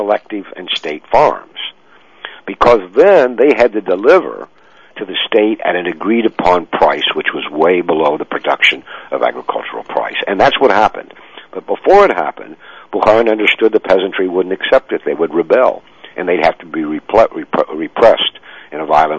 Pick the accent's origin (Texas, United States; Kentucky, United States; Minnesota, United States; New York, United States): Kentucky, United States; and I grew up in Kentucky, and I went off to Indiana University